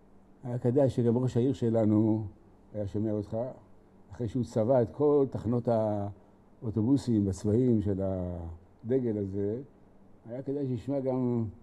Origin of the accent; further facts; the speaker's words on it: Jerusalem, Jerusalem District, Israel; אותה בילדותי עדיין בירושלים הייתה תחנת חמורים וסוסים במרכז העיר.